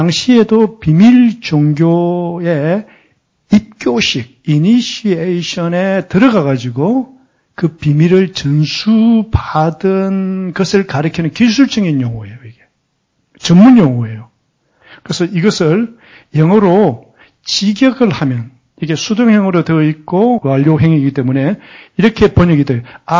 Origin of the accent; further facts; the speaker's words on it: Geoje, South Gyeongsang, South Korea; also born or lived in Busan; 저는 시골에서 자랐는데 10살까지 그제도 한 섬에서 자랐어요. 그러니까 10살, 11살 그 사이에 부산으로 왔거든요.